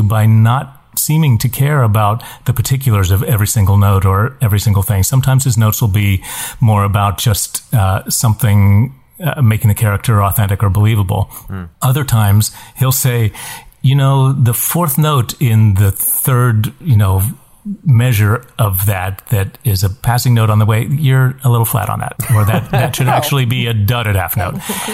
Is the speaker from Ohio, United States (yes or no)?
no; West Virginia, United States; when I grew up in West Virginia and was on stage for the first time